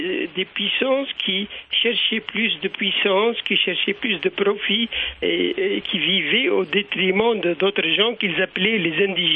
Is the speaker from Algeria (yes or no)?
yes; Algeria